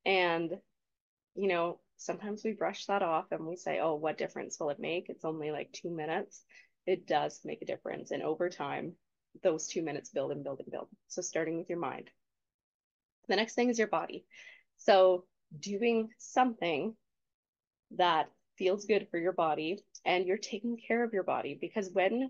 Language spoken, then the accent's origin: English; Canada; as Canadians, I'm Canadian, we tend to have that little like up on the end.